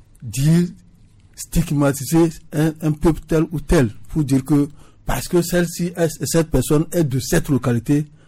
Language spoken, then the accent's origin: French; Togo; Donc, ce n'est pas normal que nous sommes tous des Togolais.